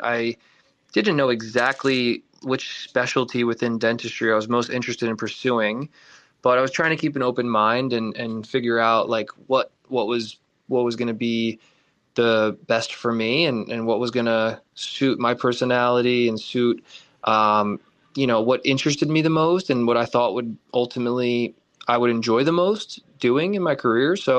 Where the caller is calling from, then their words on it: Los Angeles, California, United States; I'm in Los Angeles, California.